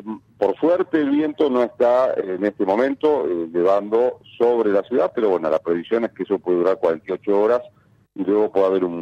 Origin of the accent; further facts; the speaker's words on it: Buenos Aires, Argentina; yo soy porteño